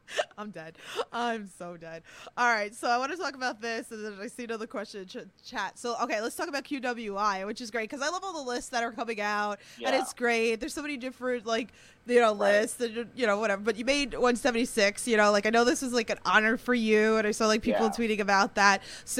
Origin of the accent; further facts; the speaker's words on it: New York, United States; I always say, right, like, you know, we're from New York.